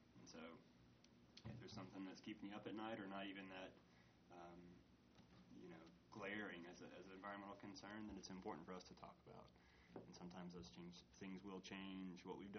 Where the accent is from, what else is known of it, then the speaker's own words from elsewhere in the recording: Hendersonville, North Carolina, United States; I grew up in Hendersonville, went to school at Appalachian, and just confirmed that mountain life is the life I need to live.